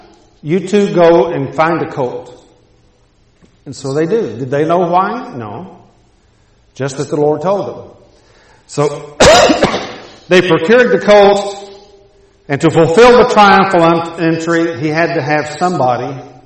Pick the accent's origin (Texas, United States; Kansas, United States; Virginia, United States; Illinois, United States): Texas, United States; I grew up in Texas, and I learned all about what it means to go take another man's horse